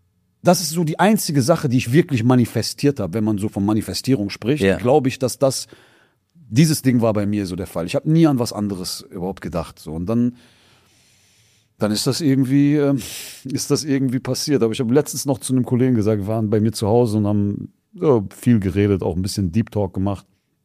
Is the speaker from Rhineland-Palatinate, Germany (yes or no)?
no; Essen, North Rhine-Westphalia, Germany; ich bin in Essen-Stehle aufgewachsen. Ich weiß jetzt nicht, ob das ein sozialer Brennpunkt ist. Das ist jetzt nicht unbedingt eins der Brennpunkte in Essen, aber ist auf jeden Fall auch keine allzu gute Gegend oder keine wohlhabende Gegend